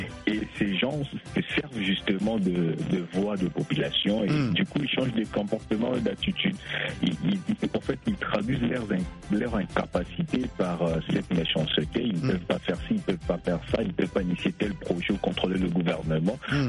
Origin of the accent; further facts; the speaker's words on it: DR Congo; Mais chez nous, en République démocratique du Congo, tel n'est pas le cas.